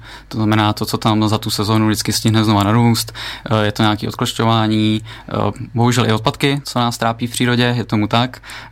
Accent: Prague, Czechia; Což tím, že já jsem z Prahy, tak já jsem si tam pěšky došel

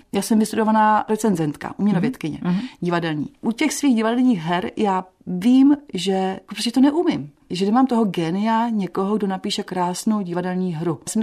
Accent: Vsetín, Zlín Region, Czechia; now in Prague, Czechia; Já jsem ze Vsetína odcházela v polovině 90. let, ale vracím se tam pravidelně, musím se tam vracet.

